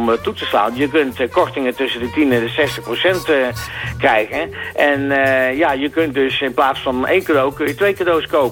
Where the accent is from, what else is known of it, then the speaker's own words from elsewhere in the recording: Netherlands; Ja, kijk, wij zijn Nederlander.